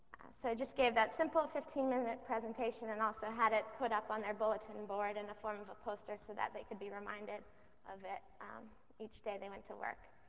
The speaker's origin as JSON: {"language": "English", "region": "Colorado", "country": "United States", "tie": "born or raised there", "said": "3 of which were in the Boston area and 4 of which were in my home state of Colorado."}